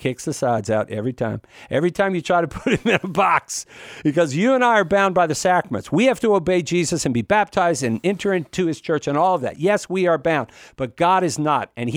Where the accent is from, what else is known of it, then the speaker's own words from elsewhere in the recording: Virginia, United States; I knew that didn't sound Virginia to me because I'm from Virginia.